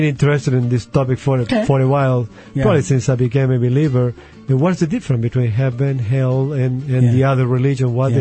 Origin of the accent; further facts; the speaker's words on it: Chile; I grew up Catholic, of course, in Chile, growing up in Chile